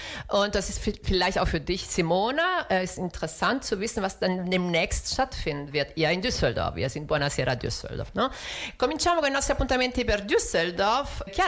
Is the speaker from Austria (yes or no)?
no; Rome, Lazio, Italy; German is a second language; wir kommen beide aus Rom